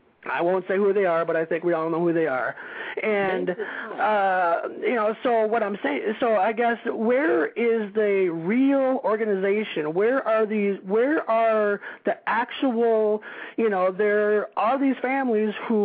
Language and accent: English; St. Paul, Minnesota, United States; I am a 31-year-old white male, born and raised in St. Paul. And so a lot of us who are from here, either, St. Paul kids or Minneapolis kids, on one side of the river or the other.